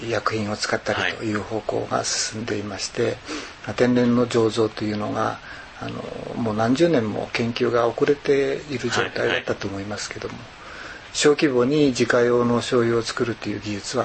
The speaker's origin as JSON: {"language": "Japanese", "town": "Yokohama", "region": "Kanagawa", "country": "Japan", "tie": "born there", "also_born_or_lived": "Odawara", "lives_now": "Nagano, Japan", "said": "横浜生まれ で、はい、小田原の方まで、はい、住んだことがあります。"}